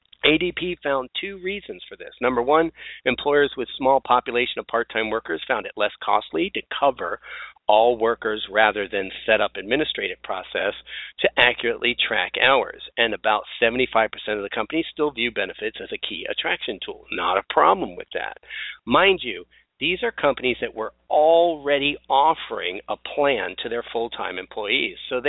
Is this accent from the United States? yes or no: yes; Florida, United States; Here in Florida, my home state, premiums slowed, deductibles soared, and premium contribution also soared.